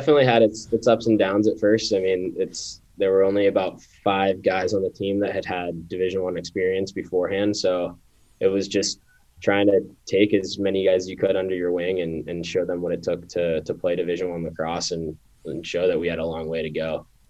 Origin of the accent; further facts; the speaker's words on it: Pittsburgh, Pennsylvania, United States; growing up in Pittsburgh, it was awesome to get to play here and have everyone see me, but I was just kind of at a point in my life where I never really got away, and I never really, like, got to get outside of Pittsburgh